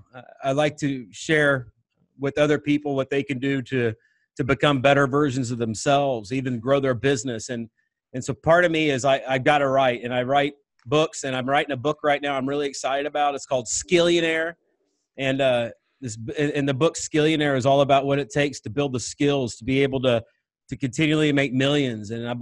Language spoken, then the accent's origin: English; Missouri, United States; You know, I grew up in Northwest Missouri. I barely made it through high school.